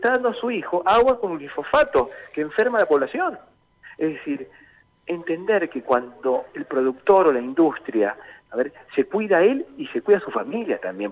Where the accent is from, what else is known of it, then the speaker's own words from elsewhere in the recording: Pergamino, Buenos Aires Province, Argentina; born there; yo nací en Pergamino, provincia de Buenos Aires.